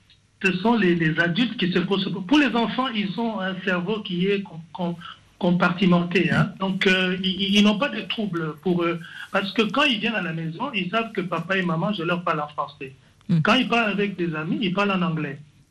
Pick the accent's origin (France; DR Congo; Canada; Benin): DR Congo; first language Tshiluba; French is a second language; Je parle lingala avec mon épouse. Mm. On parle aussi les autres langues, comme notre langue maternelle, le chiluba.